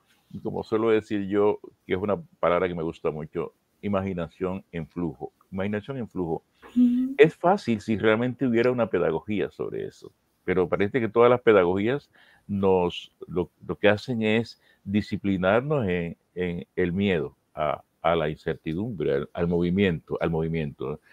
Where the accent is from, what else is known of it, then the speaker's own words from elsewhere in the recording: Santa Catalina, Bolívar, Colombia; Yo de niño miraba mucho le comento, en Santa Catalina, donde yo nací, que era un pueblo del Caribe, etcétera, etcétera, no había luz en ese momento